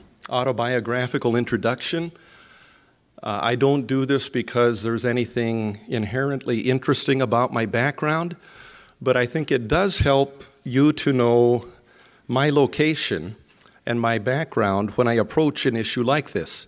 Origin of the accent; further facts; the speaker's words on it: Japan; So I was born in Japan. My parents were missionaries. And we lived way up in the northern part of Japan.